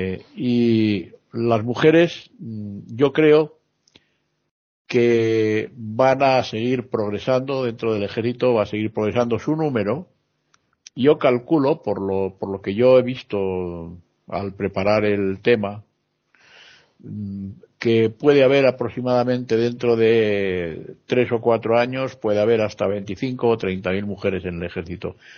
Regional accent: Madrid, Community of Madrid, Spain; Yo soy español, hablo desde Madrid.

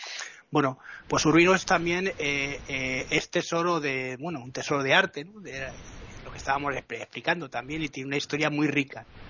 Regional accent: Madrid, Community of Madrid, Spain; Ten en cuenta que tú y yo, que somos madrileños, ¿no?

